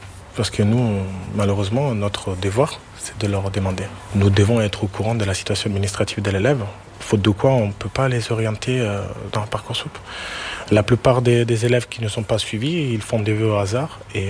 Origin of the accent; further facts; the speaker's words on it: Italy; now in Mayotte; Je suis d'origine italienne. Bon, je suis italien